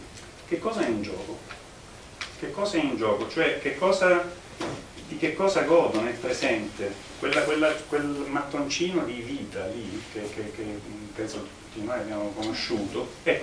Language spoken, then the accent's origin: Italian; Southern Italy, Italy; io sono meridionale e nel mio dialetto si dice